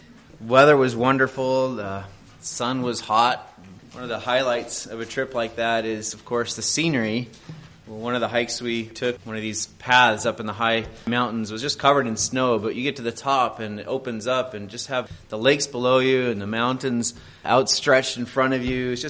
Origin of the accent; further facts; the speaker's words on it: Arizona, United States; I grew up in Arizona and was able a number of times to go to the Grand Canyon.